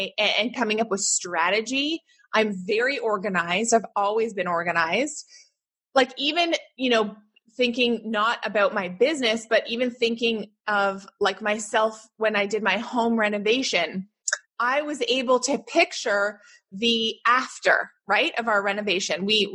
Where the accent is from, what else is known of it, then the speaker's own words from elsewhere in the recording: Canada; accent: Canadian; And yes, I'm Canadian, so I say niche, not niche.